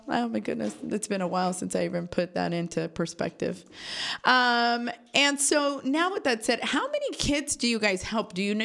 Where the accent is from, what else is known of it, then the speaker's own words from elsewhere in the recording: Las Vegas, Nevada, United States; I'm from Vegas. You're like, no, I'm not from the Strip.